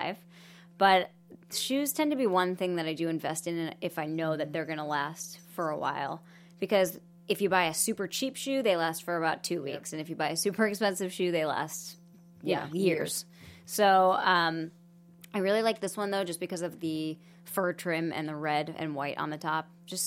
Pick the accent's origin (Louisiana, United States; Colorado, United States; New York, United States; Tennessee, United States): New York, United States; Buffalo; So I really love a good duck boot. I'm from Buffalo, New York, so Uggs, any boot like that gets super wet, and then they're not warm at all.